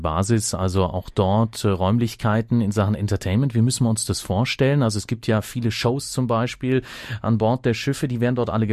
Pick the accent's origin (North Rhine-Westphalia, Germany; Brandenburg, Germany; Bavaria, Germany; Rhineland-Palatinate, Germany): Bavaria, Germany; Auch wir Bayern haben halt Spaß am Kreuzfahren.